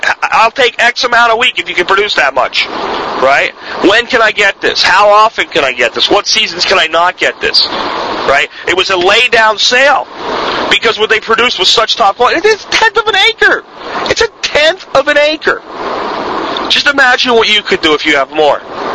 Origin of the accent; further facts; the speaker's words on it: Texas, United States; Even within America, and I'm an American, I'm a Texan